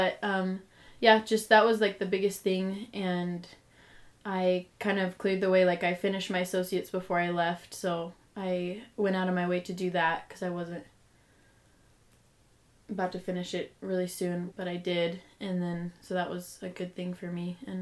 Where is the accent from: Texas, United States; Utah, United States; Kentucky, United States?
Utah, United States; Mapleton; And I also grew up in Mapleton, Utah.